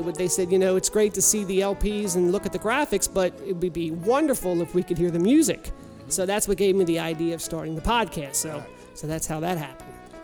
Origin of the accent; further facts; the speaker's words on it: Baltimore, Maryland, United States; accent: Baltimore; I am sure a lot of you can tell from this accent of mine that we are from the Baltimore area.